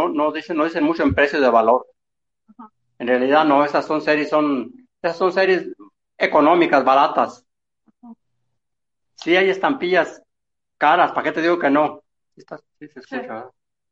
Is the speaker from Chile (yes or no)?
no; Mexico; Para los millones que somos de mexicanos, son muy pocas las emisiones que hace México.